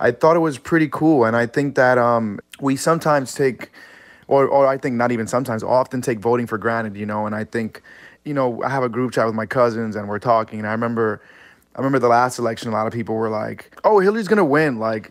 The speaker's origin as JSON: {"language": "English", "region": "New York", "country": "United States", "said": "And I talk about New York because I'm from New York."}